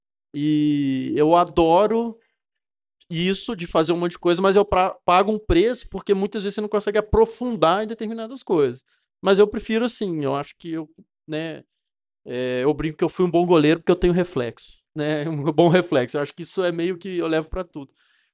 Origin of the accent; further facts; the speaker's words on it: Juiz de Fora, Minas Gerais, Brazil; Enfim, sou juizforano, nascido e criado. Tenho um sentimento de pertencimento enorme para o Juiz de Fora.